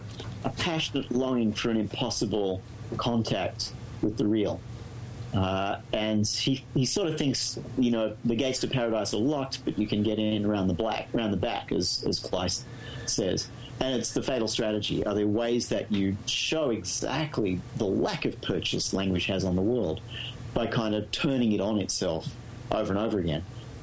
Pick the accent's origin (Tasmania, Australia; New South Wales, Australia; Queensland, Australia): New South Wales, Australia; I'm from New South Wales. It's in Australia.